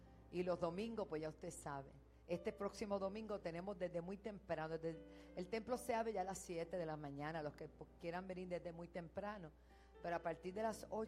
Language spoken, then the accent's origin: Spanish; Panama; Y quiero enviar un saludo muy especial a mi tierra que amo, Panamá.